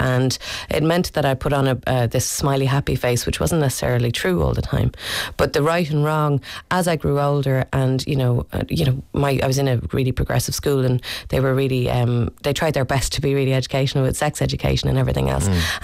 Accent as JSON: {"language": "English", "country": "Ireland", "said": "as the Irish people, we're devils for avoiding the reality."}